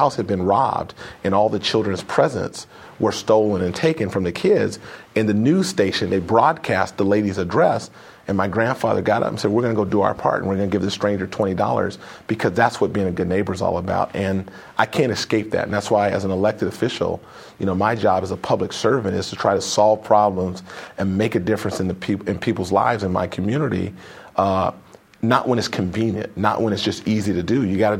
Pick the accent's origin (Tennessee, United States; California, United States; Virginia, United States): California, United States; Sacramento; also born or lived in Phoenix; So I grew up in Sacramento, came to Cal